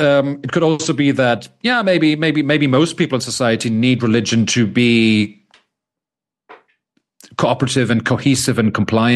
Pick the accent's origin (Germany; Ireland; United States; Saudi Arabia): Germany; Hesse; now in Düsseldorf, Germany; I'm German. So I grew up in a small town close to Frankfurt, so in the center of Germany. And my parents are from Düsseldorf, where I live now.